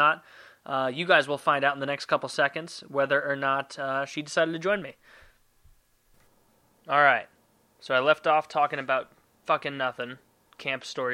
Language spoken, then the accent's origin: English; St. Louis, Missouri, United States; And it was like, I'm from fucking St. Louis, man, I have no idea what your stereotype is